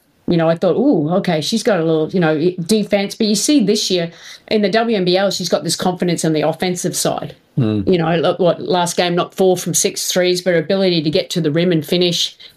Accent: Australia; I'm an Australian coach

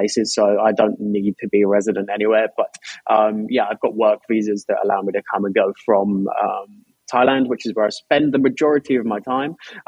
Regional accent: South East England, United Kingdom; I used to sound really, really Australian. But no, I'm from Kent in England.

